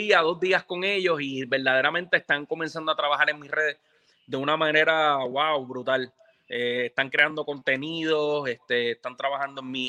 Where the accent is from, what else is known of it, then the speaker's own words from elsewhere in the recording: Puerto Rico; moved away; este de Puerto Rico, luego la zona norte, luego la zona sur, luego la zona oeste, hasta que después salí de Puerto Rico.